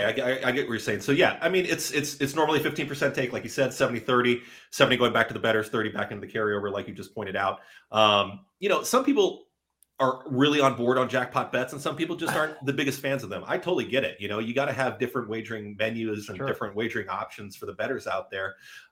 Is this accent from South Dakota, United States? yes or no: no; California, United States; moved away; I'm new to the East Coast, and I'm from California, so if it rains there, it's like bat down the hatches.